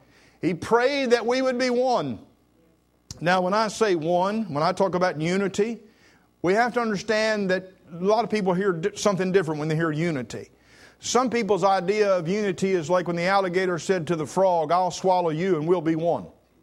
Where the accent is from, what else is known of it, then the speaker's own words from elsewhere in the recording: Vienna, United States; But when I was a little boy growing up in Vienna